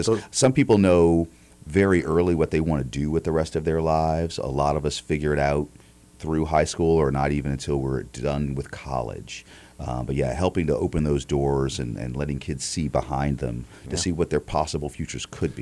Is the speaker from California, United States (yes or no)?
no; Virginia, United States; moved away as an adult; I'm originally from Virginia. You know, I moved up here in 95 for college.